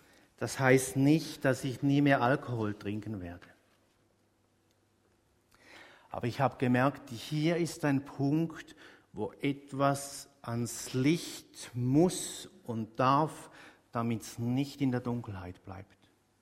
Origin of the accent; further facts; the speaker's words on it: Switzerland; Bei uns in der Schweiz ist das nicht ganz so klar.